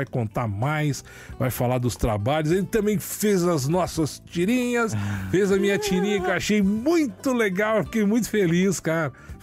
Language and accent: Portuguese; Minas Gerais, Brazil; Eu sou mineiro, dá um desconto.